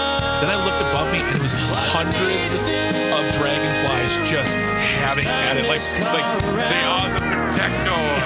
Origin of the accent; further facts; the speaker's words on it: Wisconsin, United States; I never really had, like, I'm from Wisconsin.